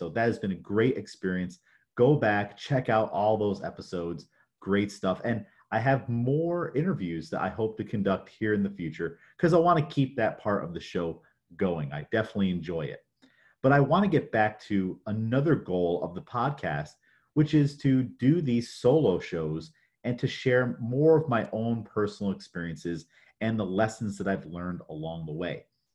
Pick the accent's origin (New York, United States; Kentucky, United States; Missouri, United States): New York, United States; Afton; now in Binghamton, United States; because originally I'm from Afton, New York, which is very much a small country town.